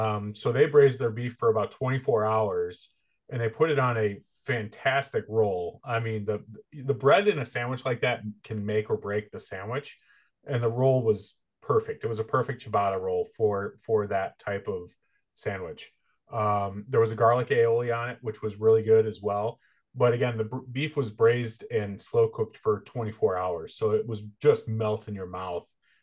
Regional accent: Ireland; And I'm Irish, so I love that stuff.

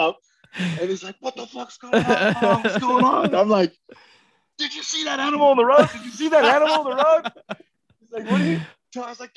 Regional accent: Portland, Oregon, United States; But I grew up in Oregon, man. Portland, Oregon's where I grew up, born and raised.

